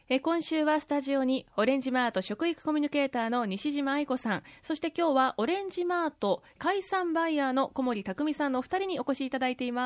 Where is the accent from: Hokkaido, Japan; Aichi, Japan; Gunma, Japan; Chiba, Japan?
Gunma, Japan; now in Toyama, Japan; まあ、群馬出身でして、ふくらぎという名前実は富山に来て初めて知ったんですよ。